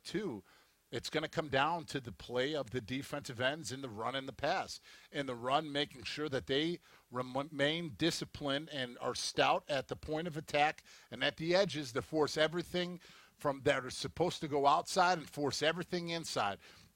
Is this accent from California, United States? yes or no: no; Chicago, Illinois, United States; Growing up in Chicago, I could still sing the whole